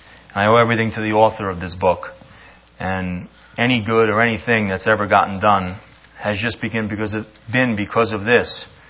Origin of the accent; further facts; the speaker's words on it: Staten Island, New York, United States; I went to Monsignor Farrell High School on Staten Island, and I grew up in the Catholic Church, always with a strong faith in God